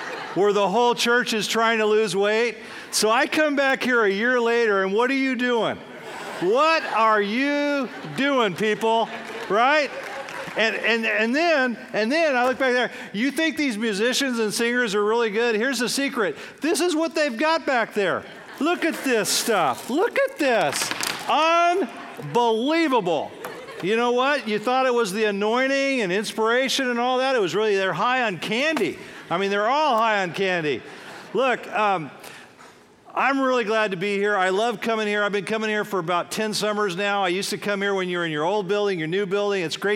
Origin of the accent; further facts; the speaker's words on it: San Francisco, California, United States; I'm from the Bay Area, San Francisco, Golden State Warriors.